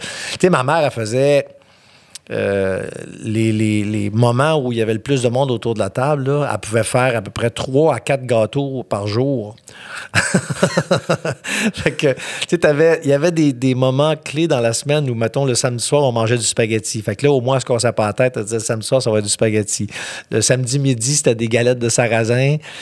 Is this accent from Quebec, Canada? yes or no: yes; Saint-Pierre-Baptiste, Quebec, Canada; Je suis né en 1962 dans ce petit village qui s'appelle Saint-Pierre-Baptiste où il y avait 40 maisons quand j'étais jeune et où il y a encore 40 maisons aujourd'hui.